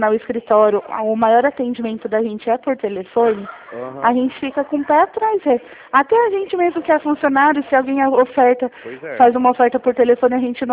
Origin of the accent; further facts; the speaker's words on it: São Paulo, Brazil; eu sou de São Paulo, mas eu tenho um escritório aí no, em Recife.